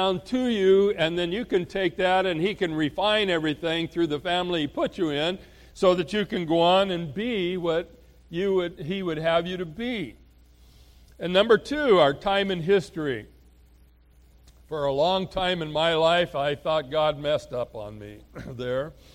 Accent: Oregon, United States; born there; And for me, I was born in Oregon.

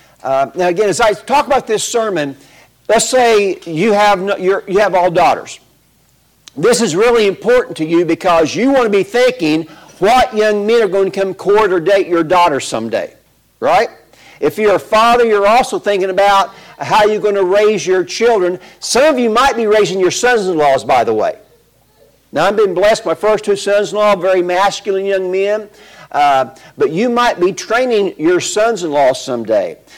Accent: Illinois, United States; Again, I'm from Southern Illinois. We're rednecks. We're proud of our trucks.

